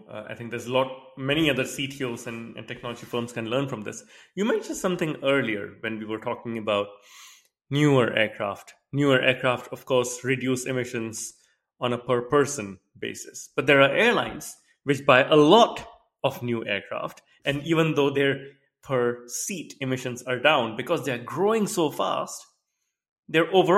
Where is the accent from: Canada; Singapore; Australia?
Singapore; also born or lived in India; now in London, United Kingdom; I'm a living example of travel. Having been born in India, I grew up in Singapore, and I've lived in, you know, five or six countries since then, including just a few weeks in my latest home here in London, UK.